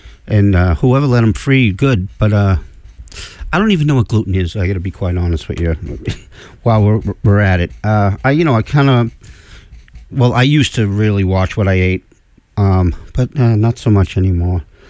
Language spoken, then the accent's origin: English; United States; I'm American. I don't get it. I don't get how Americans are so enthralled